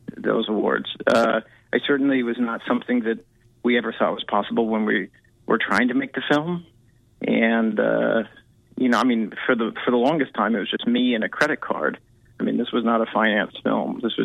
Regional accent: Texas, United States; it only takes me thinking a bit about myself growing up in Texas and what that felt like

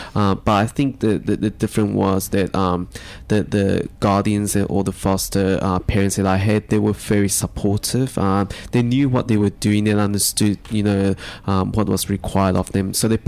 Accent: Johannesburg, Gauteng, South Africa; when I was growing up in Johannesburg

